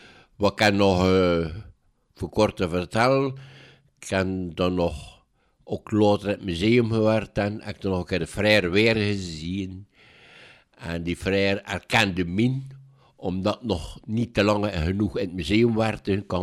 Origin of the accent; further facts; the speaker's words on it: Bruges, West Flanders, Belgium; Ja, ik ben echte Bruggelink.